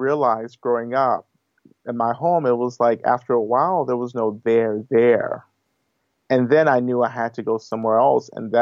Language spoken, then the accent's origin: English; the South, United States; Physically, you know, I grew up in the South, and for me growing up in the South, growing up in the church